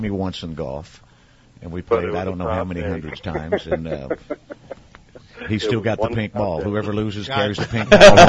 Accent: Indiana, United States; Well, I grew up in Indiana. I was an Indy 500 guy

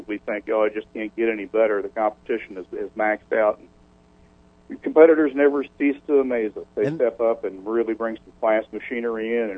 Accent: Daytona Beach, Florida, United States; Oh, gosh. Well, I'm originally from Daytona. I was born and raised in Daytona and been around racing all my life.

